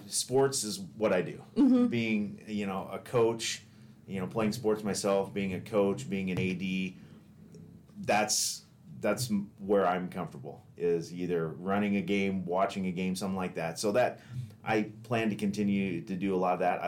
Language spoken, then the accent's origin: English; Seward, Nebraska, United States; Born and raised in Seward. Graduated from Seward High in 96. And so then went on to Concordia here in town